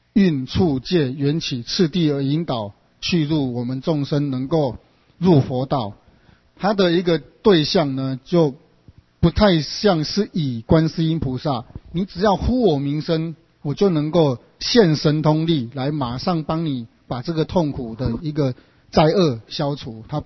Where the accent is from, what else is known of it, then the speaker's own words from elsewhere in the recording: China; 我们中国人很自然的就把它作为一个规范